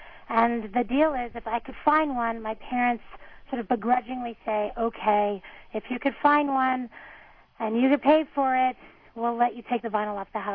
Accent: Merrick, New York, United States; the house that I grew up in Merrick, Long Island, a starter ranch.

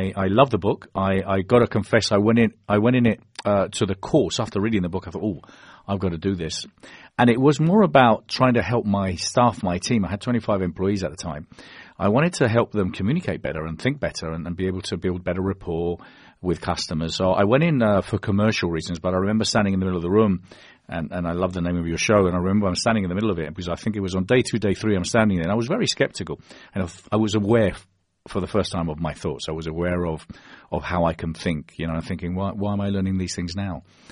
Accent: Spain; first language Spanish; English is a second language; also born or lived in London, United Kingdom; I'm Spanish, my parents are Spanish. I was born in London, but my parents are Spanish. My mother tongue is Spanish. I was brought up in Spain.

